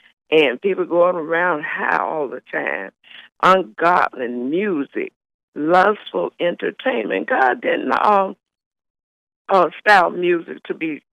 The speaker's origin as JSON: {"language": "English", "town": "Birmingham", "region": "Alabama", "country": "United States", "moved": "yes", "lives_now": "Cincinnati, United States", "said": "Yes, I'm from Birmingham, Alabama. In 1980, I decided to move to Cincinnati, Ohio."}